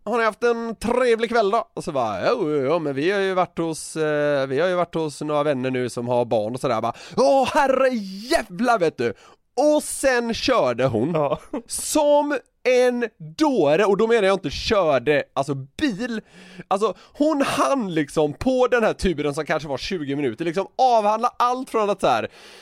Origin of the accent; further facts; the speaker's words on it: Gothenburg, Västra Götaland County, Sweden; Jag känner mig nästan, som göteborgare, känner jag mig nästan i de här tillfällena lite så här tvungen att ge henne lite motstånd.